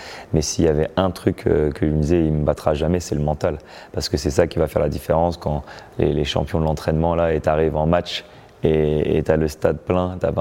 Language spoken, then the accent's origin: French; Belgium; born there; j'ai un père américain, j'ai une mère hollandaise, je suis né en Belgique et je suis français. Donc j'ai un peu grandi, on va dire, avec les deux cultures.